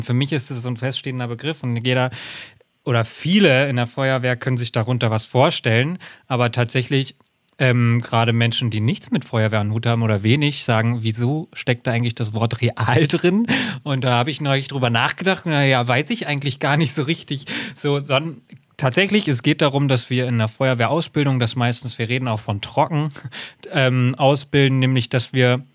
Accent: Hesse, Germany

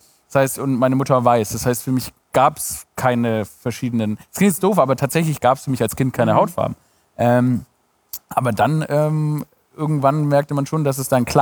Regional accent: Baden-Württemberg, Germany; now in Berlin, Germany; Ich bin Schwabe in Berlin.

